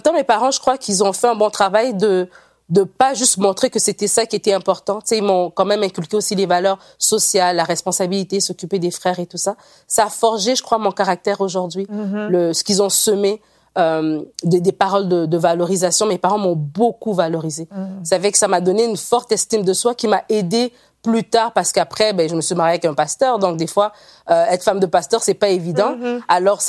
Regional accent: Libreville, Estuaire, Gabon; moi, je suis née au Gabon, à Libreville, et mes parents, ils habitaient là. C'est comme ça que moi et mes frères, on est là-bas avec ma sœur.

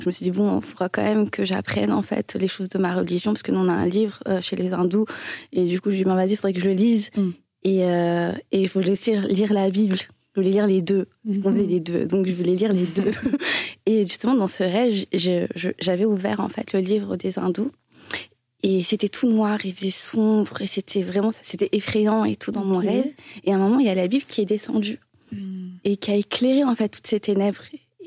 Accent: France; born there; Moi, je suis née en France. Donc déjà, le créole, je le parle très mal. Donc, puis le hindi, je le parle quasiment pas du tout, quoi.

